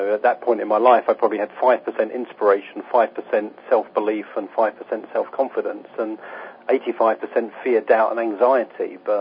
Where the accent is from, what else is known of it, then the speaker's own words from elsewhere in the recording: East of England, United Kingdom; born there; county of Essex has a kind of reputation for being, you know, not the most high quality and high energy of places, and I was born in Essex.